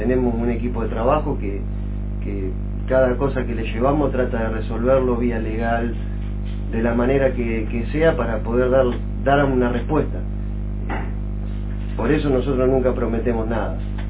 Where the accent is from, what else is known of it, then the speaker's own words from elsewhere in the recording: Lobos, Buenos Aires Province, Argentina; tengo 42 años y soy nacido y criado acá en Lobo